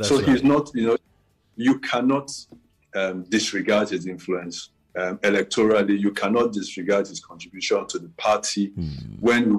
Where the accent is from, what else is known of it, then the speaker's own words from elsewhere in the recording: South, Nigeria; I'm from the South. Yes, he's our leader.